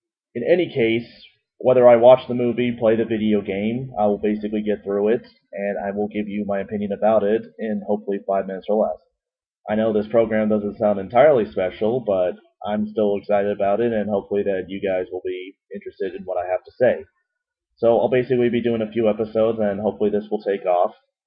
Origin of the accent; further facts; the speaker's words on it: Oklahoma City, Oklahoma, United States; I'm from Oklahoma City, Oklahoma, and 25 years old.